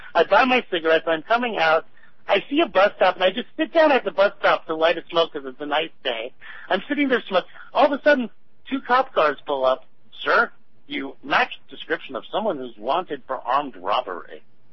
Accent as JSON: {"language": "English", "region": "New York", "country": "United States", "said": "I mean, you know, I'm a New Yorker. I've spent most of my life in New York"}